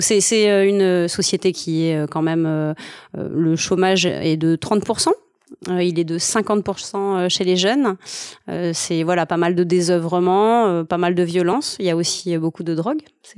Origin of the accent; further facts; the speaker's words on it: Guadeloupe, France; also born or lived in South of France; J'ai grandi entre la Guadeloupe et le sud de la France. Ouais. Je suis née à Pointe-à-Pitre. Et j'ai pas mal grandi quand même, petite enfance dans le sud de la France, puis on est retourné en Guadeloupe.